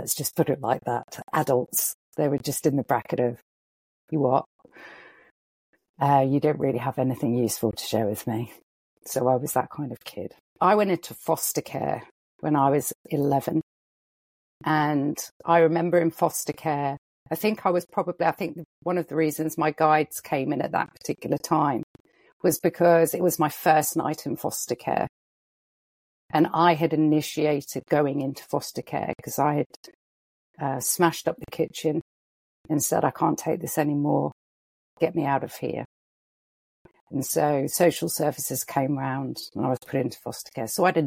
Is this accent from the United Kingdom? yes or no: yes; England, United Kingdom; I get 50 pence for singing at a wedding. And so this was big money